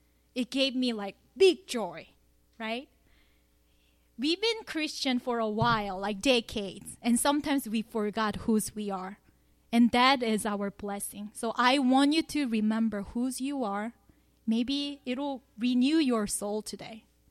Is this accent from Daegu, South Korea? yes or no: yes; Daegu, South Korea; my hometown, which is southern part of South Korea, city of Daegu City